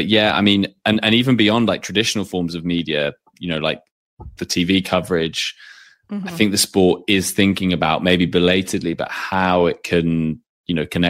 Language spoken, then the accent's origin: English; United Kingdom; I mean, you know, I'm British.